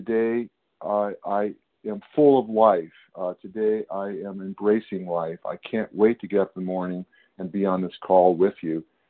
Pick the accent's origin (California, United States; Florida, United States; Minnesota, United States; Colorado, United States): California, United States; I'm from California, and I'll keep this very short.